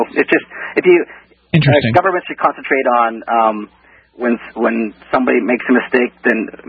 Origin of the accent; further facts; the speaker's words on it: Canada; I'm Canadian